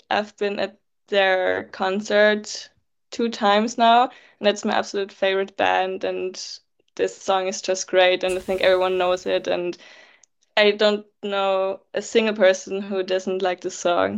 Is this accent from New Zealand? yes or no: no; Upper Austria, Austria; I grew up in Austria, particularly in Upper Austria. It's a state of Austria, and I grew up in a very small town there.